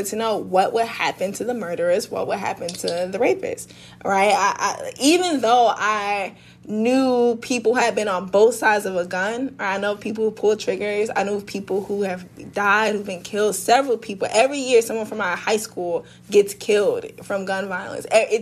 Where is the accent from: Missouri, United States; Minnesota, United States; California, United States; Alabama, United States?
Missouri, United States; St. Louis; Like, y'all, I am from South St. Louis. We can't abolish nothing.